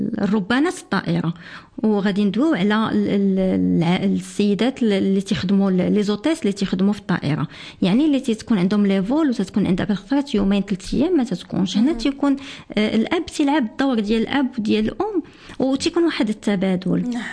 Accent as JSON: {"language": "Arabic", "country": "Morocco", "said": "هاد العرف اللي كان عندنا في المغرب"}